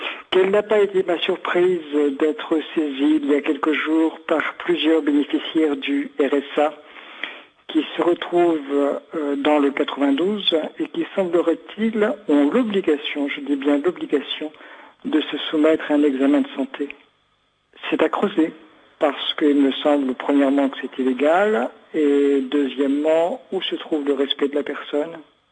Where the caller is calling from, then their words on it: Bourgogne-Franche-Comté, France; de la Nièvre.